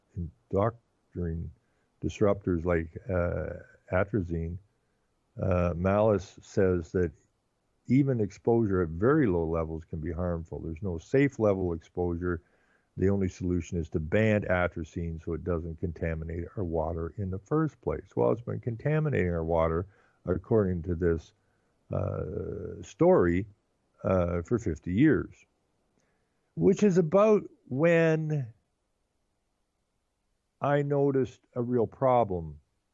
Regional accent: Ontario, Canada; because I was from the Ottawa Valley, so most of the creeks were running through rocks and whatnot.

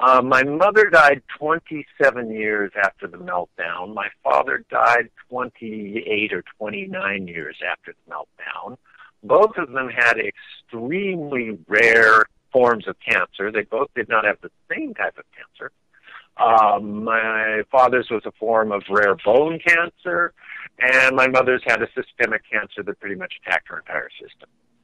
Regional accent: California, United States; Well, I grew up very near the Santa Susana Field Laboratory. As a matter of fact, when I grew up as a kid in the 50s and 60s, it was known as Rocketdyne.

